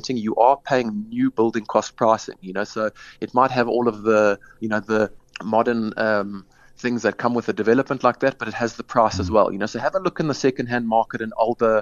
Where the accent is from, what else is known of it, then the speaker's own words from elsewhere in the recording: Johannesburg, Gauteng, South Africa; I'm from Joburg.